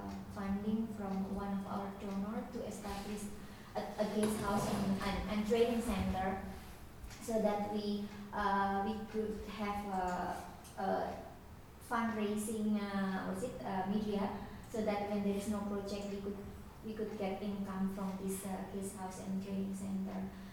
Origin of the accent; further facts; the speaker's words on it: Indonesia; English is a second language; I'm from Indonesia.